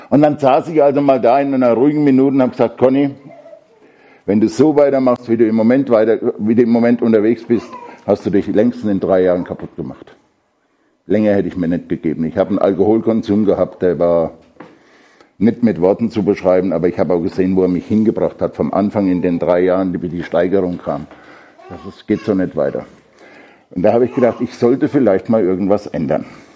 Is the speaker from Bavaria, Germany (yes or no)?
yes; Bavaria, Germany; Ich bin aufgewachsen in der Nähe von Aschaffenburg. Ja, da ist Frankfurt nicht weit.